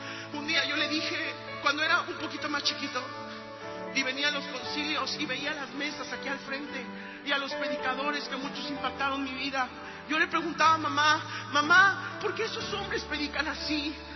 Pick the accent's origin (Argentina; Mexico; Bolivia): Mexico; Veracruz; also born or lived in Villahermosa; now in Mérida, Mexico; Nací en Villahermosa, Tabasco, toda mi vida estuve en Veracruz y hoy vivo en Mérida, Yucatán.